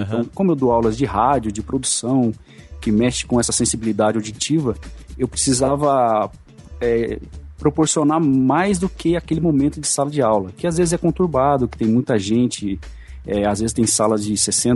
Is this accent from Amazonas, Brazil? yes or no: no; Maringá, Paraná, Brazil; Bom, eu sou de Maringá, no Paraná, né, interior aqui do Paraná, terceira cidade do Paraná em população.